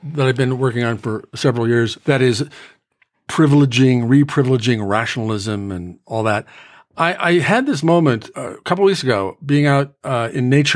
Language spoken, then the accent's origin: English; Brooklyn, New York, United States; grew up on my block, on my side of my block in Brooklyn. And so we just spent half the interview talking about literally this block.